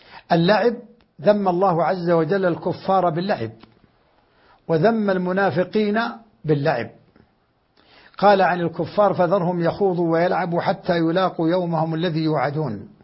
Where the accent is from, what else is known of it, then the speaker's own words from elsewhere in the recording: Saudi Arabia; ونحن في بلادنا المملكة العربية السعودية